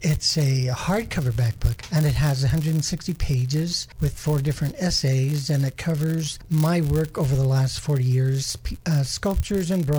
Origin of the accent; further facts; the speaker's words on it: Santa Clara Pueblo, New Mexico, United States; also born or lived in Santa Fe; I was born in Santa Fe and raised in Santa Clara Pueblo. And there I learned a great deal about my culture, the language.